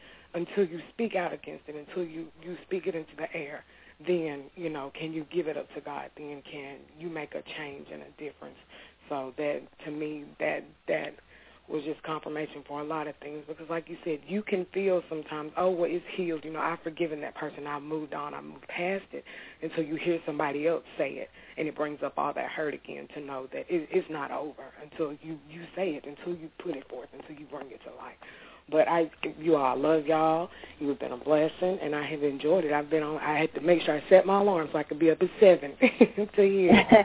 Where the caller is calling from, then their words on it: Southaven, Mississippi, United States; I'm calling from South Haven, Mississippi.